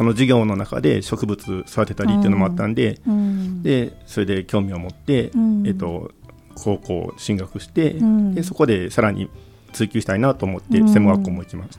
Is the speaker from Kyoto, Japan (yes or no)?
no; Kawachinagano, Osaka, Japan; あ、そうですね、大阪の河内長野市